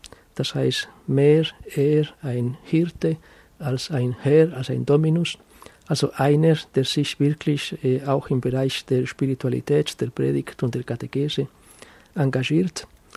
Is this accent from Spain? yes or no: yes; Spain; Ich bin in Spanien aufgewachsen